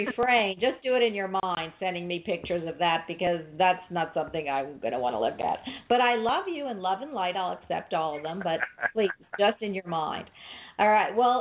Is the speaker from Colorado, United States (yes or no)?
no; Philadelphia, Pennsylvania, United States; And I thought, oh, I'm cool. I'm from Philadelphia. We never have springs.